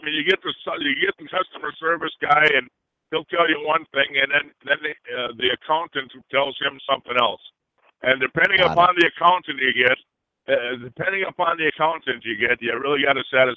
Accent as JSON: {"language": "English", "region": "Wisconsin", "country": "United States", "lives_now": "New York, United States", "said": "Listen, I'm from Wisconsin also"}